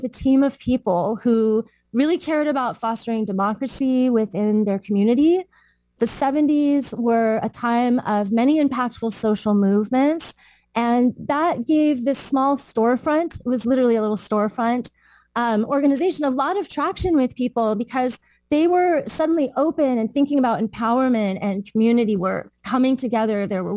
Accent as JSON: {"language": "English", "town": "San Francisco", "region": "California", "country": "United States", "tie": "born or raised there", "said": "I was raised in San Francisco. I was a professional dancer and theater artist."}